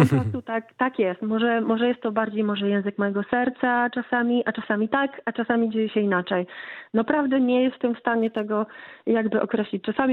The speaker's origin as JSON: {"language": "Polish", "town": "Lublin", "region": "Lublin Voivodeship", "country": "Poland", "tie": "born or raised there", "said": "wychowałam się, urodziłam się w Lublinie, prawda? Jestem lublinianką, studiowałam na UMCS-ie i na KUL-u."}